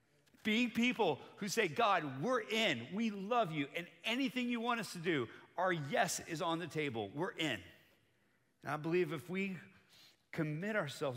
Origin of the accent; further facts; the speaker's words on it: Bogota, Bogotá Capital District, Colombia; also born or lived in United States; So I grew up on the mission field. I'm from Bogota, Colombia. That's where my parents served for 30 years.